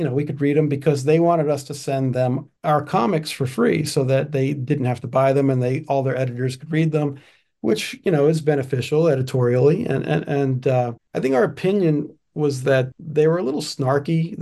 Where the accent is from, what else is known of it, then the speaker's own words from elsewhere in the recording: Texas, United States; to go to school in more of a suburban neighborhood like where I grew up in Texas.